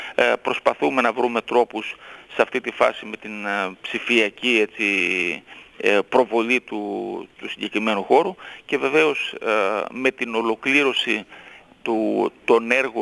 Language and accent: Greek; Zagliveri, Central Macedonia, Greece; δίπλα στον τόπο μου, στο χωριό μου, το Ζαγκλιβέρι, υπάρχει η αρχαία προαλεξανδρινή πόλη, τα Καλύνδια